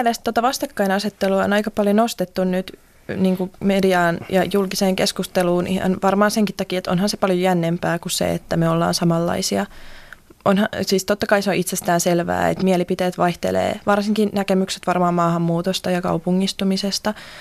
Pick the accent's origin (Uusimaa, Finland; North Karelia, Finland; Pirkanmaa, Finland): Uusimaa, Finland; Hyvinkää; mä oon Hyvinkäältä kotoisin, mä oon niin kuin mun isä ja isoisä on asunut Hyvinkäällä, eli pitkän linjan hyvinkääläisiä, mutta kyllä mulle niin kuin toi Uusimaa on koti.